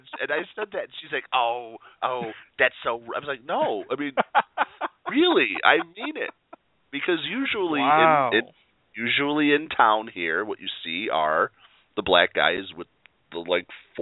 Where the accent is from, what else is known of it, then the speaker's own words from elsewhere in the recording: Chicago, Illinois, United States; You know, but I'm from Chicago. That's not out of the ordinary in Chicago.